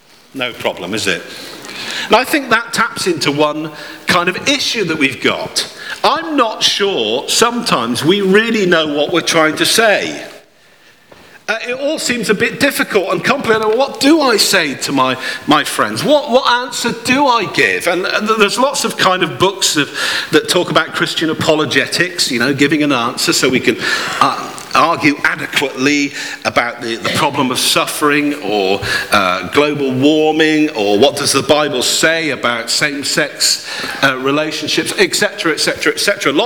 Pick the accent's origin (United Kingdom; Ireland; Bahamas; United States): United Kingdom; England; we're also English. I know some of you would love to be English. I mean British. We're British.